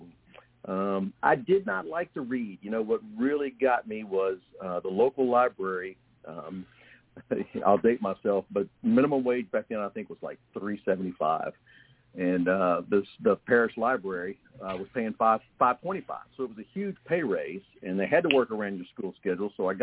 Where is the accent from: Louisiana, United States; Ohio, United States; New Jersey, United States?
Louisiana, United States; Baton Rouge; now in Dallas, United States; But originally, where our family's off in Louisiana, I grew up in Baton Rouge.